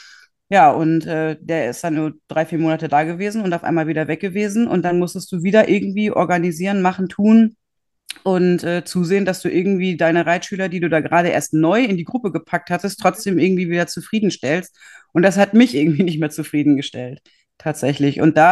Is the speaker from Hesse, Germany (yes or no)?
no; Gütersloh, North Rhine-Westphalia, Germany; ich komme aus Gütersloh, bin seit 2008 selbstständig